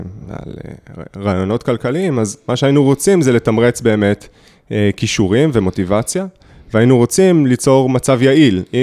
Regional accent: Central Israel, Israel; שאני גדלתי, נולדתי במרכז.

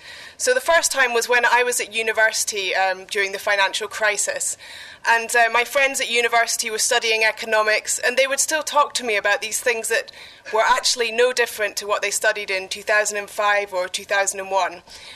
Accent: Edinburgh, Scotland, United Kingdom; also born or lived in London; I'm from Edinburgh, which is a city that has historically had a huge banking industry

